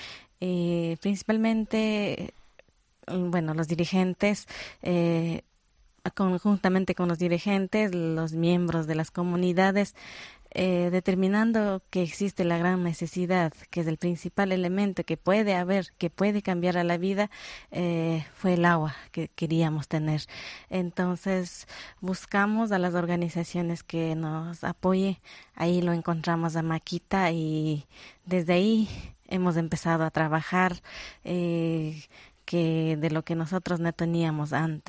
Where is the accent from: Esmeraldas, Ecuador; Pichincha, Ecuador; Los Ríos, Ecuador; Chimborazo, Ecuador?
Chimborazo, Ecuador; Palmira; yo vengo de Ecuador, de la provincia de Chimborazo, de la parroquia Palmira. antes conocido como Desierto de Palmira, hoy Paraíso del Rincón Andino.